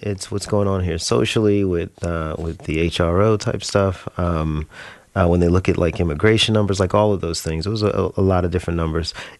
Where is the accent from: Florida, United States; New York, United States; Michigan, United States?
Florida, United States; The data team came to me one day because they knew I'm from Florida